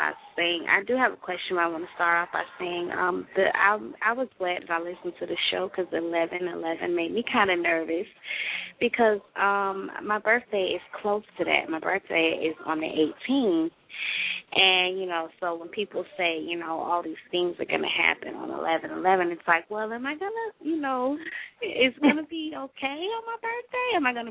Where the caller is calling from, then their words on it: Florida, United States; I'm calling from Florida.